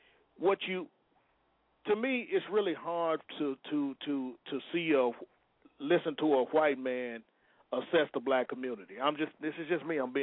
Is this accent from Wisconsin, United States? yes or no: no; Michigan, United States; Yeah, I'm from Michigan.